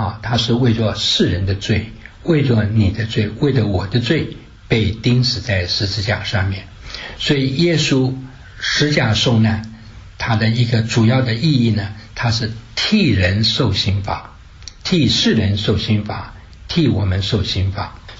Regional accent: China; 可以用我们中国人比较容易了解的话

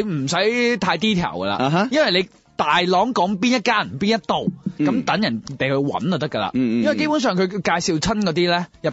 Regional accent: Guangzhou, Guangdong, China; 其实对于我哋广州人嚟讲咧，都系一个集体回忆嚟嘅

